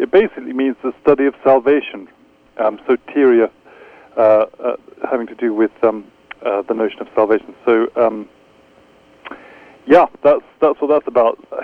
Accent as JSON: {"language": "English", "region": "London", "country": "United Kingdom", "also_born_or_lived": "Scotland", "accent": "English", "said": "I am an Englishman, actually, originally from London many years ago. So although I spent quite a few years of my adult life in Scotland, the accent didn't rub off, and I'm unfortunately stuck with my English accent."}